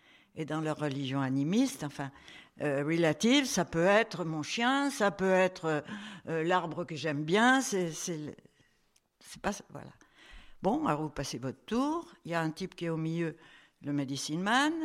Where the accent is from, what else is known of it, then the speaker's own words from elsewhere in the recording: Auvergne-Rhône-Alpes, France; Moi je suis savoyarde et on peut avoir entre nous que les touristes, ça les offense.